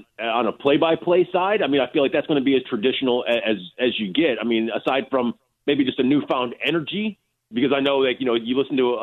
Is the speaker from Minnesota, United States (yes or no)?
no; Chicago, Illinois, United States; I'm from Chicago, you know, born and raised, and you know, I grew up as a Cubs fan